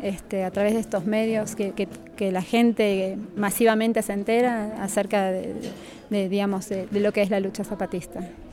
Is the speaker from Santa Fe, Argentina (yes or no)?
no; Buenos Aires, Argentina; vengo de Buenos Aires, Argentina.